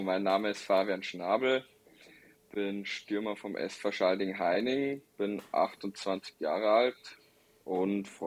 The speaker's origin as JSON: {"language": "German", "town": "Passau", "region": "Bavaria", "country": "Germany", "tie": "born there", "said": "Ich bin gebürtiger Passauer, habe auch schon einige andere Stationen gesehen"}